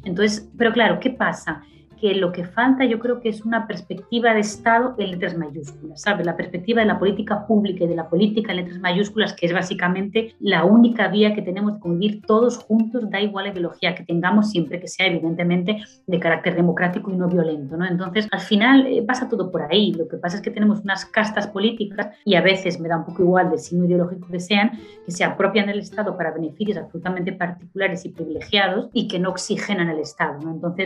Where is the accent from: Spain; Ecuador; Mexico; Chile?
Spain; now in Brazil; yo, a pesar de ser española, ya me considero brasileña porque hace mucho que vivo allí